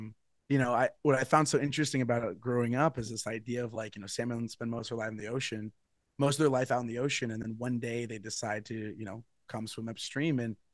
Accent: Ketchikan, Alaska, United States; I grew up in Ketchikan and felt like I owed so much to the city for how they supported me to explore arts professionally.

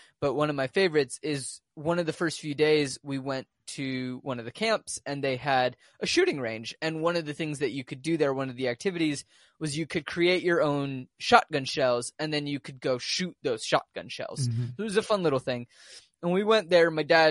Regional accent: Louisville, Kentucky, United States; I grew up in Louisville and my family never like shot guns or anything.

